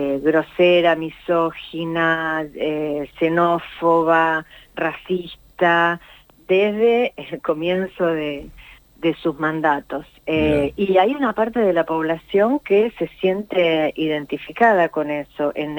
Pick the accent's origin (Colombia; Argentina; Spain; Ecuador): Argentina; nosotros como argentinos y argentinas